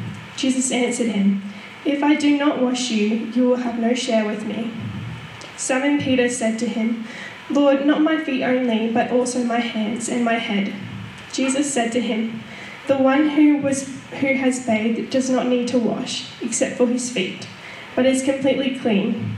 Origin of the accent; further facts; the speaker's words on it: Westside, Queensland, Australia; I'm from Westside in Queensland